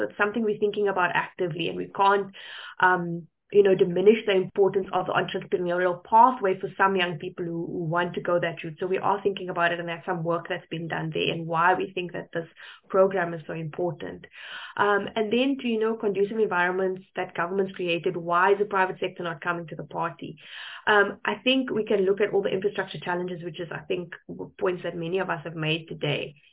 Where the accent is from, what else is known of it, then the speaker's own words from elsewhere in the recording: Cape Town, Western Cape, South Africa; I'm from Cape Town, I'm in Cape Town now